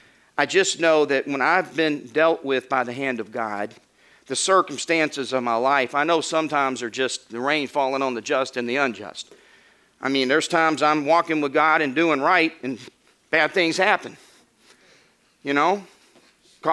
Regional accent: the South, United States; I'm from the South. We got whoopings.

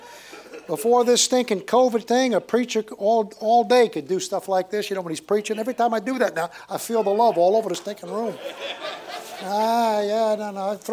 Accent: New York City, New York, United States; I grew up in New York City and never visited the Statue of Liberty.

